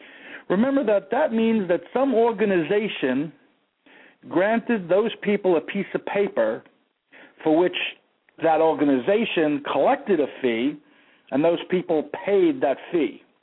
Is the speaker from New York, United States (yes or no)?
yes; Jackson Heights, New York, United States; Richard Daynor and I grew up together in Jackson Heights, went to the same school, junior high school, public school